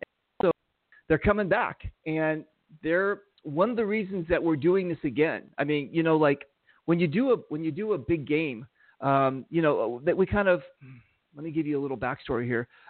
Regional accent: Los Angeles, California, United States; Now, again, I'm from Los Angeles. Everything past like Nevada is just like, you know, whatever.

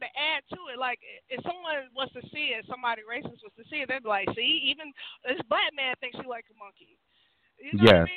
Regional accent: the South, United States; Like, I'm from the South.

